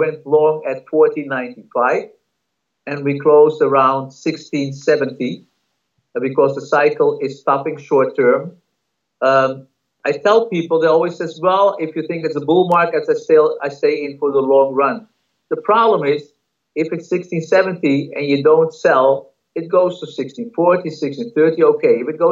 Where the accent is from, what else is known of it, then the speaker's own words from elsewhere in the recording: Amsterdam, North Holland, Netherlands; You know, I'm from Amsterdam.